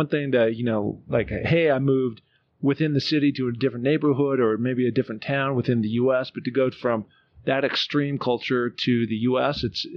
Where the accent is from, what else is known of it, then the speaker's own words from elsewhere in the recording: Seattle, Washington, United States; Seattle, in my hometown.